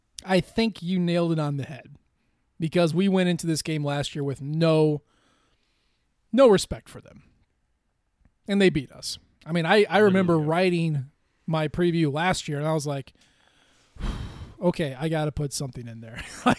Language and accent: English; Columbia, Missouri, United States; since I grew up in Columbia, went to school at Mizzou.